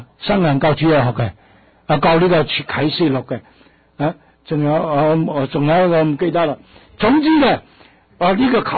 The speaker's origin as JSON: {"language": "Chinese", "country": "China", "said": "所以我中国人讲信。"}